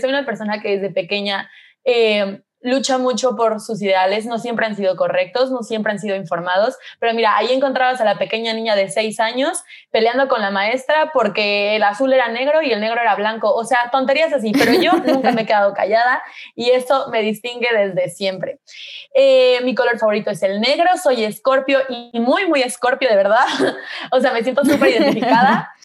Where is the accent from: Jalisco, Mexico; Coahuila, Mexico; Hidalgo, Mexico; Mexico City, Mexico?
Mexico City, Mexico; moved away as an adult; also born or lived in California, United States; yo nací en California, Estados Unidos. Estuve allí hasta los 3 años más o menos. Después me fui a Ciudad de México, es donde he vivido la mayor parte de mi vida. Y después de eso, hace un poquito más de un año, en julio, me vine a vivir a Madrid, en donde vivo actualmente.